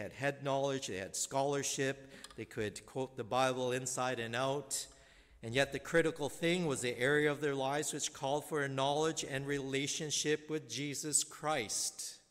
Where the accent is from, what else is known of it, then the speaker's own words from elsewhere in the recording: Canada; now in United States; I was one of them, being Canadian.